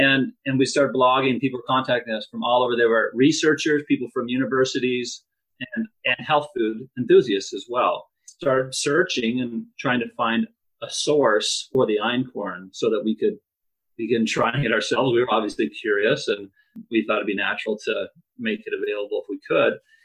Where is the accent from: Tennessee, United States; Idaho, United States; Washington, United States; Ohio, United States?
Idaho, United States; We're both from Idaho and looking for ways to get back.